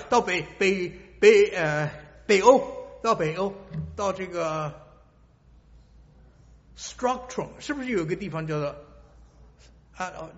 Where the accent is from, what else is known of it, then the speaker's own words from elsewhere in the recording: Taipei, Taiwan; 我来自台北，我知道台北有多大，